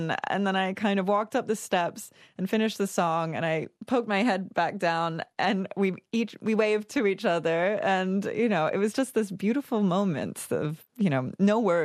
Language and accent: English; Australia; accent: American; I had an American accent, so no one believed me when I said, I'm Australian, you know.